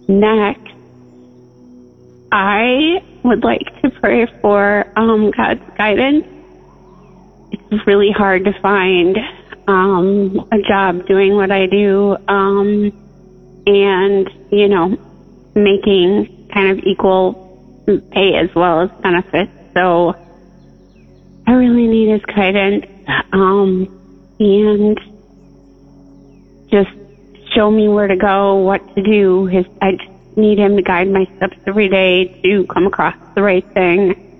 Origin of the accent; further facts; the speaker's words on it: Wisconsin, United States; I'm from Wisconsin.